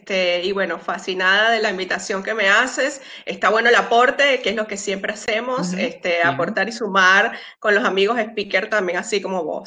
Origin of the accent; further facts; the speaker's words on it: Venezuela; now in Argentina; soy venezolana y estoy súper feliz de estar aquí en Argentina desde hace 10 años. Soy residente argentina, bueno, ya permanente